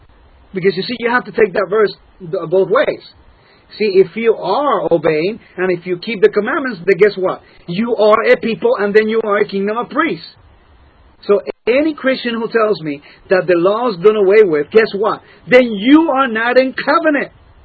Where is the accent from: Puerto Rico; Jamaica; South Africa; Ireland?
Puerto Rico; I can speak because I'm from Puerto Rico, and even though I'm a U.S. citizen